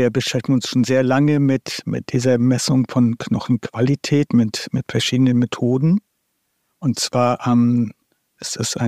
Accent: Kiel, Schleswig-Holstein, Germany; born there; promovierter Physiker, geboren in Kiel, auch dort studiert, also hier studiert, lebe auch hier.

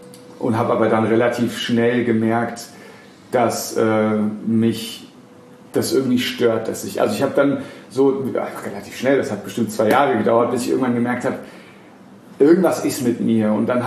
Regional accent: Frankfurt am Main, Hesse, Germany; Ich bin ja in Frankfurt am Main geboren und aufgewachsen.

